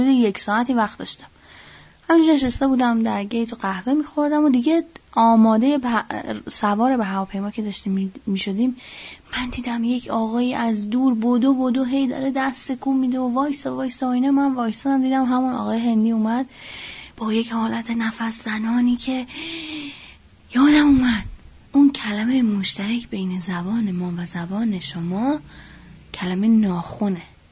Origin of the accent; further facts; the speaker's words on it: Iran; گفتم من ایرانی هستم.